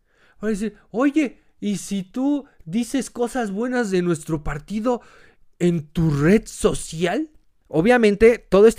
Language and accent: Spanish; Mexico; seguimos siendo mexicanos, porque seguimos siendo parte de la misma nación